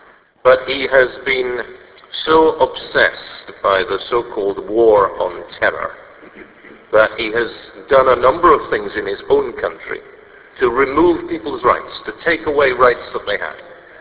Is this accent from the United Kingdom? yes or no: yes; Scotland, United Kingdom; Well, I come from the United Kingdom. I come from Scotland.